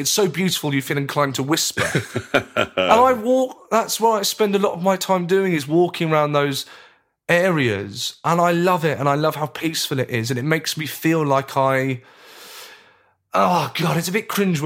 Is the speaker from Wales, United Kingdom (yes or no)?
no; Brighton, South East England, United Kingdom; even though I was brought up in Brighton